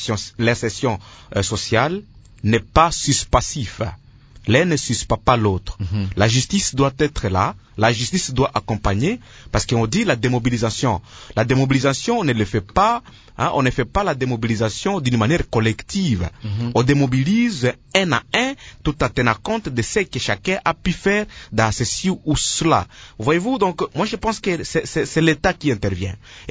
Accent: Eastern DRC, DR Congo; parce que je suis de l'Est

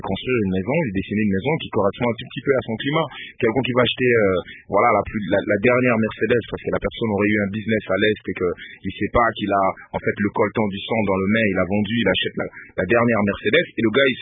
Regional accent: Lodja, Sankuru, DR Congo; also born or lived in Kinshasa; d'où je viens, de mon village natal à Lodja, jusqu'à Kinshasa

